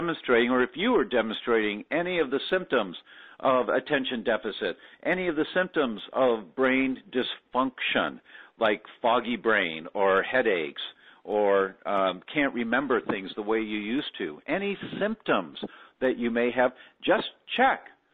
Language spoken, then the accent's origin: English; Midwest, United States; Now, I'm originally from the Midwest, and we know in the Midwest that in the middle of the summer